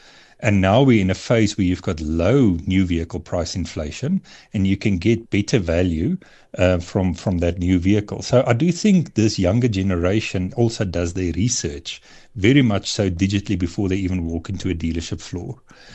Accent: South Africa; So I do think as a South African youth that there's ways that they are able to solve for that us as older gents and ladies didn't solve for in the past.

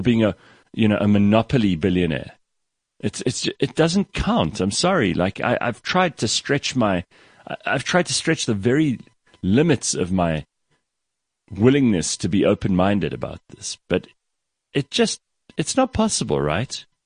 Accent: England, United Kingdom; I'm English, so I'm actually not from South Africa, but my wife is.

